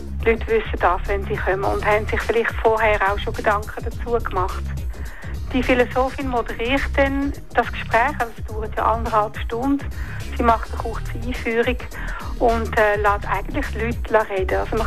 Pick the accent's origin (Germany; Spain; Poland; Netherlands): Netherlands; moved away as an adult; now in Switzerland; in Holland, wo ich aufgewachsen bin. Also es ist vielleicht ein Stückchen Heimatgefühl für mich. Natürlich hatte ich häufig auch Heimweh gehabt. Ich bin mit 23 schon in der Schweiz gekommen.